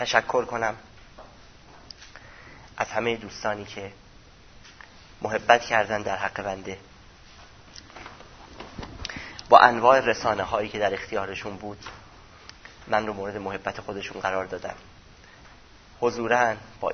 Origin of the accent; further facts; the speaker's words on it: Iran; born there; سرزمینی که در اونجا به دنیا اومدم و اون ایرانی بودن من.